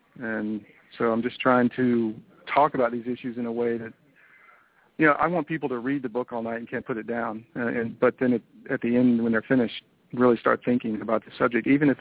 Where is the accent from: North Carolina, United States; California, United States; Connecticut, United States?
Connecticut, United States; I'm from Connecticut, New York area, and you see it up there